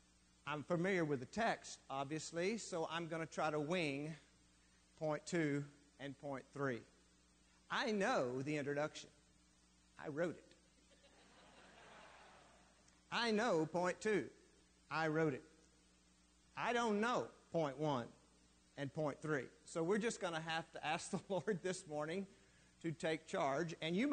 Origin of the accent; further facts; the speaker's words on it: Texas, United States; I am from West Texas. Every now and then it just sneaks out.